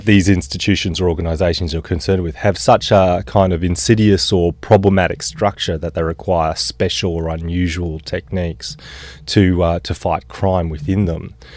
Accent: Queensland, Australia; And I grew up in Queensland

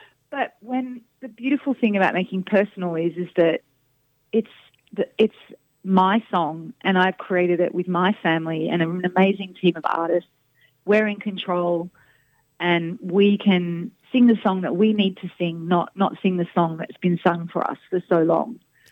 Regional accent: Sydney, New South Wales, Australia; which is cool because I grew up in Carlingford, Sydney.

